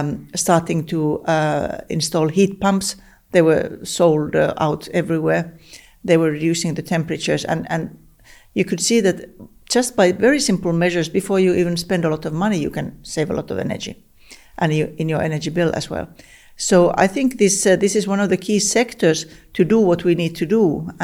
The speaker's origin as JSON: {"language": "English", "country": "Finland", "said": "I'm from Finland"}